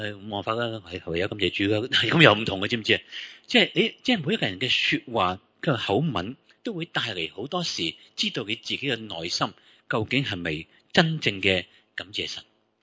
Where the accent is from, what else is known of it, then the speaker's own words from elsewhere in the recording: China; 我们中国人